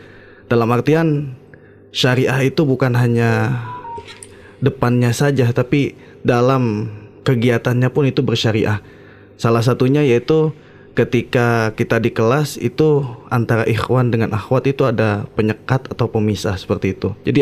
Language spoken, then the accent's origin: Indonesian; Bogor, West Java, Indonesia; saya asli dari orang Bogor.